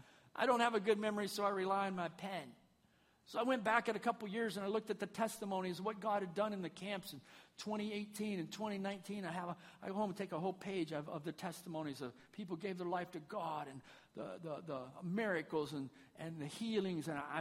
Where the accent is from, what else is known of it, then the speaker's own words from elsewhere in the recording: Indiana, United States; moved away as an adult; One day, Brother Siever, I think I was 18 years old. I came up from Indiana to Dayton.